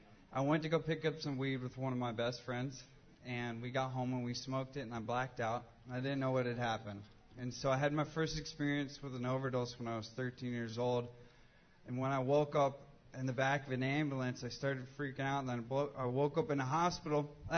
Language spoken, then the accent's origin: English; North Carolina, United States; So I grew up way away from here. I grew up in North Carolina.